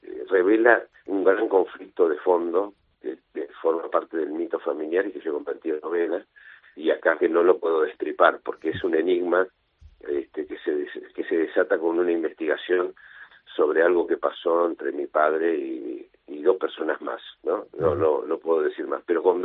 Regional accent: Buenos Aires, Argentina; como todos éramos asturianos en casa, yo soy el primer argentino, hablábamos bable mezclado con el español. Cuando yo salí al colegio en Buenos Aires, los chicos empezaron a burlarse de mí, de cómo hablaba

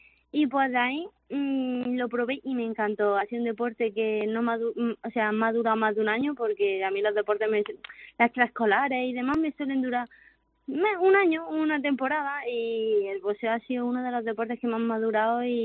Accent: Jaén, Andalusia, Spain; a los que siempre estoy agradecida es a mi tierra y a Jaén, y lo intento llevar siempre a lo más alto.

